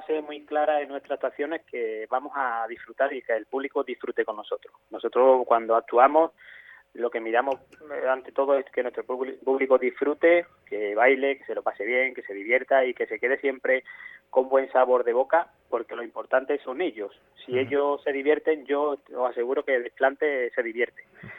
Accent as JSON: {"language": "Spanish", "town": "La Luisiana", "region": "Andalusia", "country": "Spain", "lives_now": "Écija, Spain", "said": "Somos todos de la Luisiana, lo único que yo actualmente vivo en Écija."}